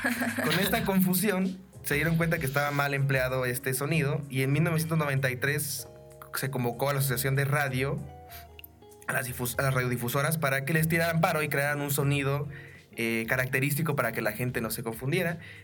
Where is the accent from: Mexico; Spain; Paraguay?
Mexico; Coyoacán, Mexico City; Yo soy Coyoacán.